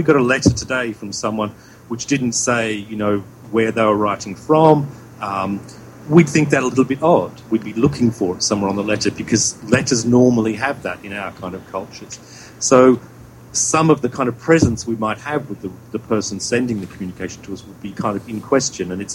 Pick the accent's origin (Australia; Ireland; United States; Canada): Australia; and I grew up in Australia, and so I was back there